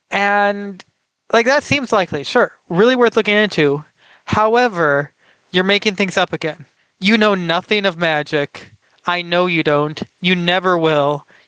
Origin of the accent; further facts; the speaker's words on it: United States; Also, I'm so American that after saying that, I had a moment of, can I say nipple on the podcast without it being explicit?